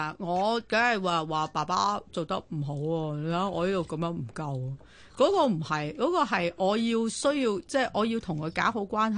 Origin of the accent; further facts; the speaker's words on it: Guangdong, China; 咪我哋廣東人嘅自己嘅態度就